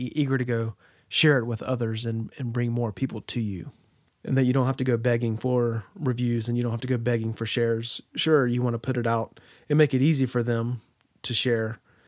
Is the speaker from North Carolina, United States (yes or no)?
yes; Wilson, North Carolina, United States; I grew up in Eastern North Carolina, Wilson to be exact, and when I was mostly school age, middle school and high school, my dad worked about 35 minutes away in Greenville, North Carolina.